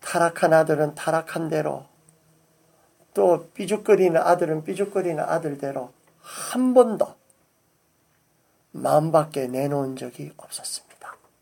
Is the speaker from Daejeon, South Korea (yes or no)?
no; Busan, South Korea; 제 고향 부산에서는 영도다리였습니다.